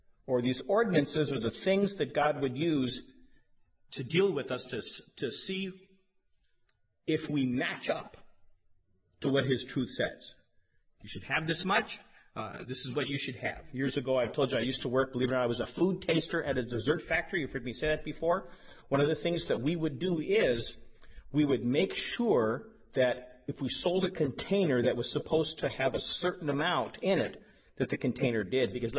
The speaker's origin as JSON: {"language": "English", "town": "Denver", "region": "Colorado", "country": "United States", "tie": "born there", "said": "And some of you went out of your way to say nice things to me because, well, I was born in Denver."}